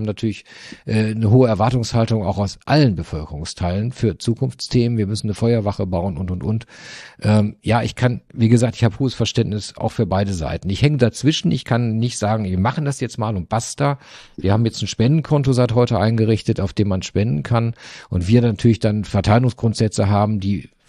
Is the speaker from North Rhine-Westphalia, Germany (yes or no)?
yes; North Rhine-Westphalia, Germany; ich bin ja ein Kind des Ruhrgebiets